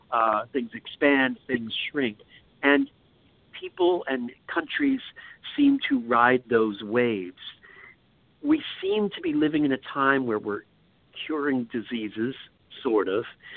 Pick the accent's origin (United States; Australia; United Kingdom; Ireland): Ireland; I'm Irish and I'm an Aquarius.